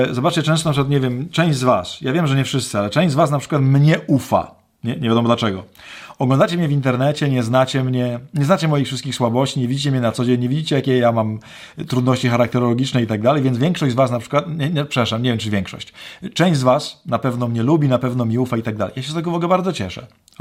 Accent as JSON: {"language": "Polish", "town": "Myszków", "region": "Silesian Voivodeship", "country": "Poland", "said": "W sumie nigdy w ogóle chyba w Myszkowie nawet nie głosiłem"}